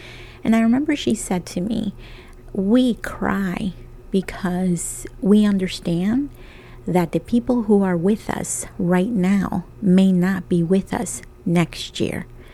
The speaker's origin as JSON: {"language": "English", "country": "El Salvador", "tie": "born or raised there", "said": "when I was growing up in El Salvador"}